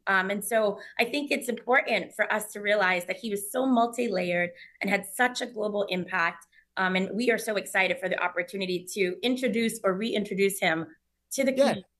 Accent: New York City, New York, United States; I grew up in Harlem, and he is one of the founders of the Harlem Renaissance.

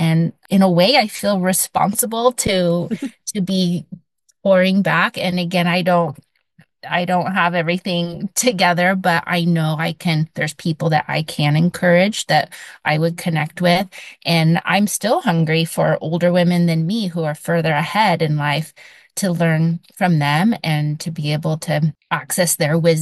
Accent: Maupin, Oregon, United States; also born or lived in The Dalles; Well, I was born in the Dalles, Oregon, and spent my first 5 years in a very tiny town, Maupin, on the Deschutes River.

